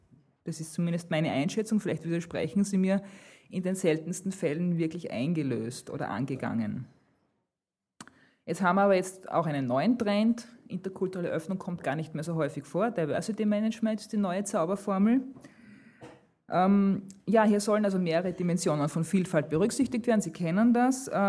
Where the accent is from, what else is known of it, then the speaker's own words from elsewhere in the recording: Styria, Austria; Ich komme aus der Steiermark, es gibt auch immer unterschiedliche Entwicklungen.